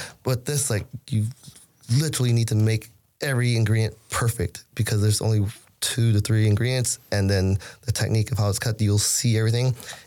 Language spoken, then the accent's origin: English; Sacramento, California, United States; that's what's really cool growing up in Sacramento and never leaving and seeing the whole food scene here change